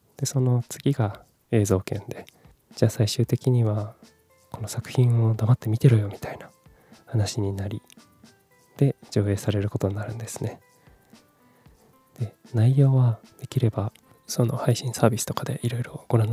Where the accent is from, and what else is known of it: Kumamoto, Japan; born or raised there; also born or lived in Fukuoka / Tokyo